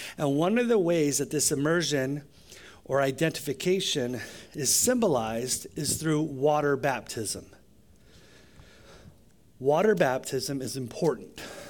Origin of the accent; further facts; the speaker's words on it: California, United States; I'm from California, so I can say those things. If you're not from California, you can't say those things.